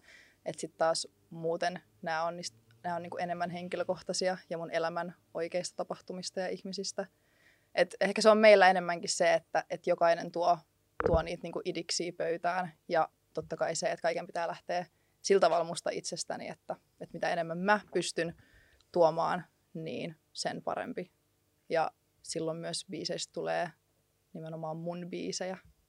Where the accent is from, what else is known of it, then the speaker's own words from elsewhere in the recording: Espoo, Uusimaa, Finland; mä aina kettuillaan toisillemme, kun me ollaan espoolaisia, niin sitten me aina kiusataan siitä toisiamme